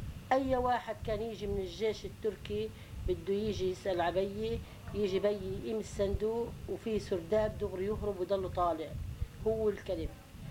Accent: Rmeish, Nabatieh Governorate, Lebanon; also born or lived in Haifa; كنا نحن برميش ساكنين، من سكان رميش، إحنا مقيمين برميش ونحن من رميش.

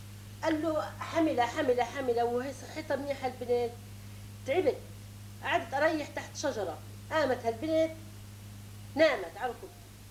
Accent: Haifa, Haifa District, Israel; now in Lebanon; نحن فلسطينيين ونحن من حيف

